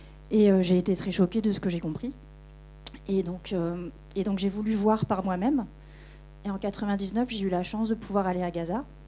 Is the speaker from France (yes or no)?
yes; France; Mais en tant que Française citoyenne